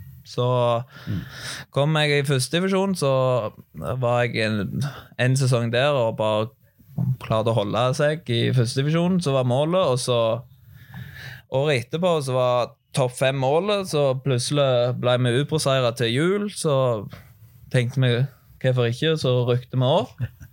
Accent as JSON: {"language": "Norwegian", "town": "Nærbø", "region": "Rogaland", "country": "Norway", "tie": "born or raised there", "said": "Da jeg nærbegutt, var født og oppvokst på Nærbø, som alle andre unger der oppe, bodde I hallen. Og så ble jeg 18 år"}